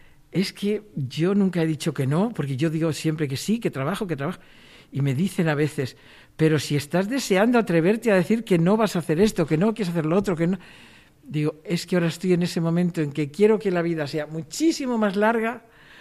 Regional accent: Salamanca, Castile and León, Spain; Yo soy de Salamanca.

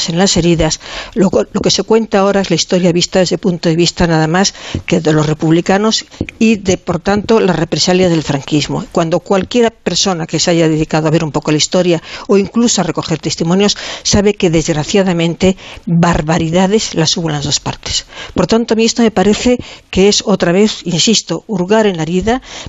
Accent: Spain; yo, como ciudadana española, y que además tengo una edad, no viví la guerra, por supuesto, ni la posguerra tampoco

